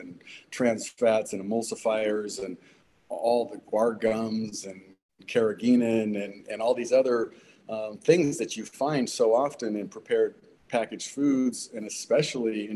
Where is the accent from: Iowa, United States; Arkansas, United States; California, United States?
California, United States; Los Angeles; born there; I was born in the Hollywood Hills in Laurel Canyon in March of 1967. At home, no doctors, just my dad, my two sisters, and we didn't go to doctors.